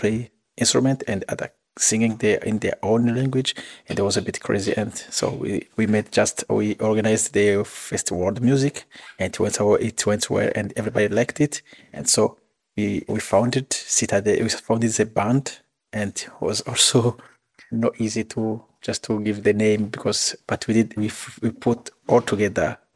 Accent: Burundi; English is a second language; myself, I'm from Burundi

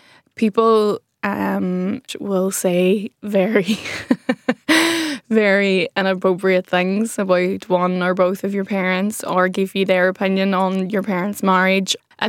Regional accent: Derry, Northern Ireland, United Kingdom; we're still in Ireland. So I'm from Derry City and everybody knows everybody.

